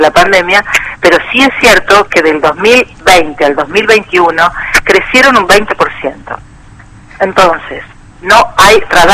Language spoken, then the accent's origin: Spanish; Rosario, Santa Fe, Argentina; nosotros como rosarinos